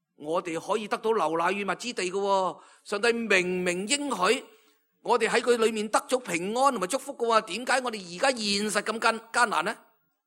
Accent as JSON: {"language": "Chinese", "country": "China", "said": "好像我们中国人有时为一些东西命名都有个意思"}